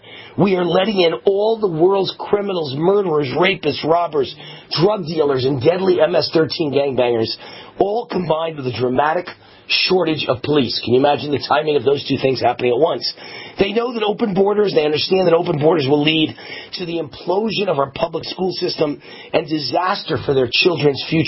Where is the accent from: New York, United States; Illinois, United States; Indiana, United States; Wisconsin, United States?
New York, United States; I used to love the guy, by the way, as a kid growing up in New York.